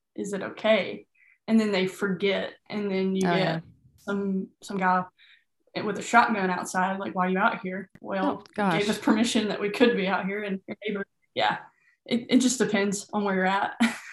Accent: Kentucky, United States; Kentucky. Yeah, I'm from Kentucky. Grew up in a small town.

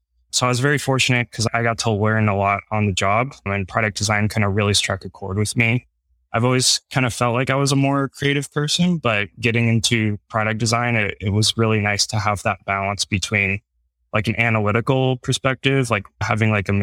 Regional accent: Puerto Rico; now in Nashville, United States; Currently living in Nashville, Tennessee, and I'm originally from Puerto Rico.

